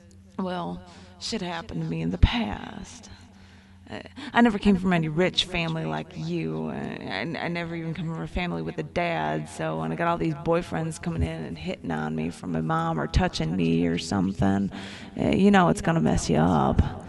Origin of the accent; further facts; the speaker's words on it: New York, United States; I'm actually from New York, but I mean, changing a voice a little just to save me from going to prison, well... I can do that.